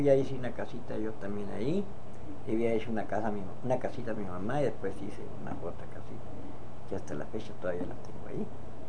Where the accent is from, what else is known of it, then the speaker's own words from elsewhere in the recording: Nácori Chico, Sonora, Mexico; also born or lived in Sahuaripa; Allá en el pueblo donde me crié, porque yo nací en Saguaripa, pero me crié por Nácuri Chico. Y allá en Nácuri Chico conocí a mi esposa.